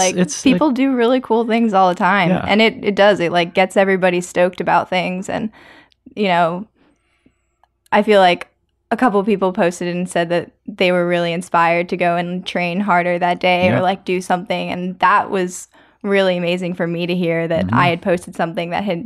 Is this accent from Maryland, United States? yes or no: yes; Maryland, United States; As I grew up climbing on the Urchex climbing team in Maryland